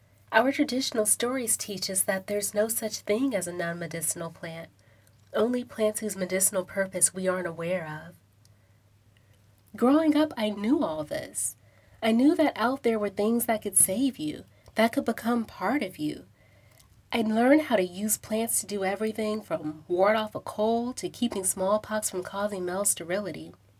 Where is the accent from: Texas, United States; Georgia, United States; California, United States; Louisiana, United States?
Texas, United States; Houston; I grew up in Houston, Texas, where Vietnamese-Cajun fusion restaurants and acclaimed museums were prevalent, but forests where I could spend long hours wildcrafting were not.